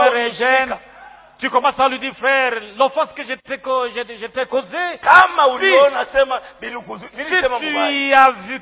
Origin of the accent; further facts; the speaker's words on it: Likasi, Haut-Katanga, DR Congo; Non, je suis de Likasi. Je suis villageois de Likasi.